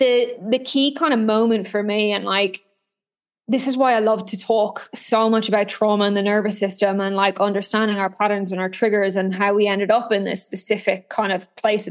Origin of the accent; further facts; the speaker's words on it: Ireland; also born or lived in Australia; now in Dubai, United Arab Emirates; So yeah, I'm originally from Ireland.